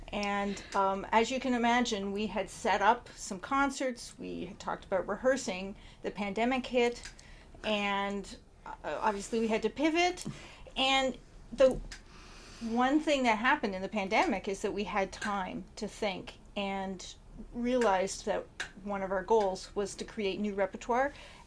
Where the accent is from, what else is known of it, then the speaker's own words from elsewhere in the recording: Canada; I've been in this area, but I am Canadian originally